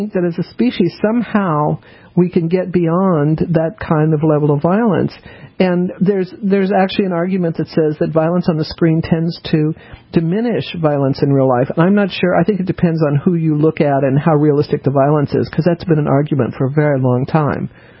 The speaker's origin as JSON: {"language": "English", "region": "Colorado", "country": "United States", "tie": "born or raised there", "said": "I grew up in Colorado. So, you know, my uncle was actually a cowboy."}